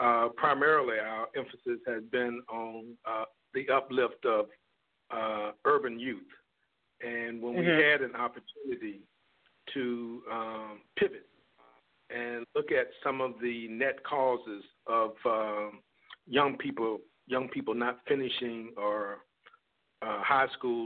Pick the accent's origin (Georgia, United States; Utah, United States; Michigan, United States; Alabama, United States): Georgia, United States; Atlanta; especially given the fact that I was born and raised here in Atlanta.